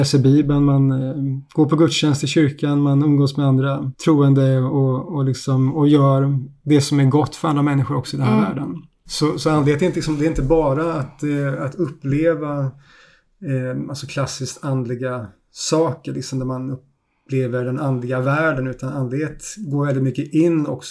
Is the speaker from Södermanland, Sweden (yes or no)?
no; Stockholm, Stockholm County, Sweden; born there; accent: mixed dialect; also born or lived in Swedish west coast / Småland / Södertälje; now in Skåne, Sweden; min dialekt är en ganska blandad dialekt utifrån allt jag, att jag bott på västkusten och i Småland och född i Stockholm